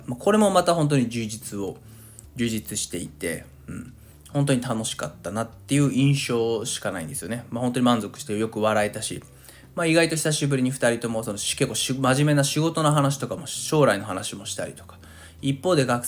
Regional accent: Kanto, Japan; moved away as an adult; now in Fukuoka, Japan; もともと私自身も、まあ、関東出身で大学も関東の大学に行っていて、まあ、就職をきっかけに福岡に来たわけなんですけれども

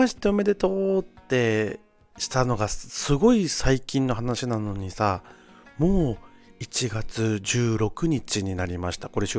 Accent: Okinawa, Japan; born there; now in Tokyo, Japan; 沖縄生まれ東京在住おじさん

